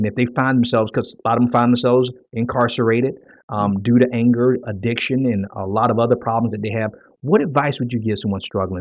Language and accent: English; Miami, Florida, United States; even as a child when I was growing up in Miami in the hood